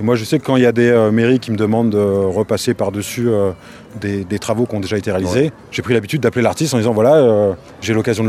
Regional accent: Brittany, France; Et ben en fait je viens de Bretagne

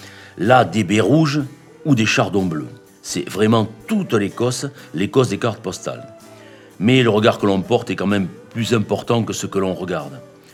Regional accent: Nouvelle-Aquitaine, France; accent: Chalosse; mon accent des contrées profondes, non pas des Highlands, mais de la Chalosse.

